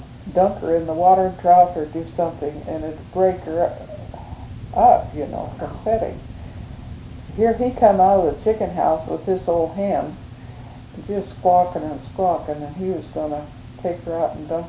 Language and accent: English; Fruitdale, United States; Well, we grew up together in Fruitdale.